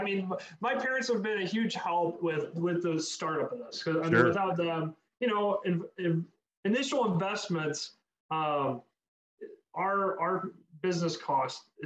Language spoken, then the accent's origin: English; Ohio, United States; So I grew up in Ohio. We're in a small town, well, getting bigger, outside of Toledo.